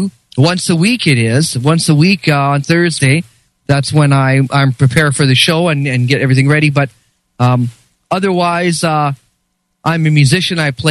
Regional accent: Canada; I'm Canadian

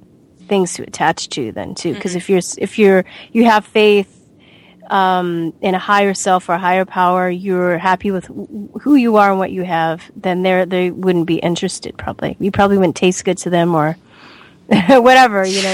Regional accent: Los Angeles, California, United States; because growing up in Los Angeles, you know, I see how vulnerable people are all the time.

